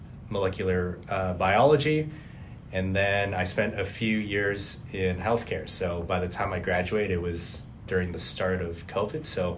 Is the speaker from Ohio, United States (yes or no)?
no; Fergus Falls, Minnesota, United States; So in brief, grew up here in Fergus Falls, raised here, graduated from the high school.